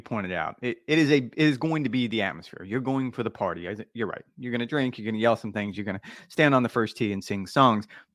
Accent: Orlando, Florida, United States; the Arnold Palmer Invitational here in my hometown of Orlando.

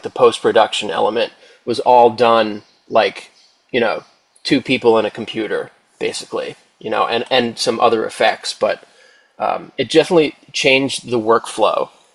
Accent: Bethpage, New York, United States; I grew up in Bethpage, and I had all my family was basically like within like a 5 or 10 minute commute. So it was like this very tight-knit, small, idyllic upbringing.

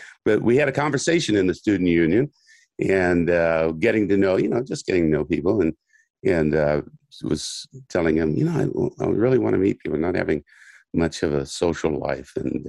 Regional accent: Kansas, United States; He's a guy I grew up with in Kansas, a couple years younger than I was.

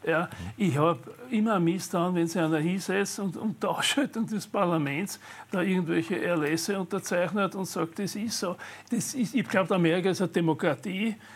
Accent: Austria; ich bin Österreicher.

